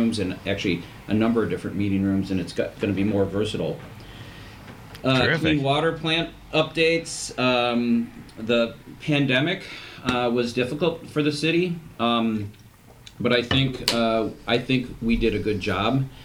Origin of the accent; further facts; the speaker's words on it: Waukesha, Wisconsin, United States; And I love Waukesha. It's my hometown, it's where I grew up, and I think it's a phenomenal place to live, and it's always getting better, and I wanna be part of that.